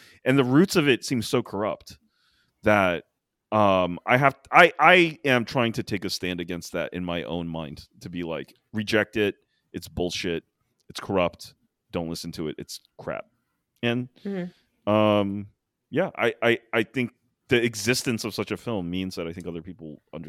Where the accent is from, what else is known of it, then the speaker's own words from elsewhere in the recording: United States; It's like he lived in what seemed to be, to me as an American, to be an extremely nurturing and cooperative society for someone like him.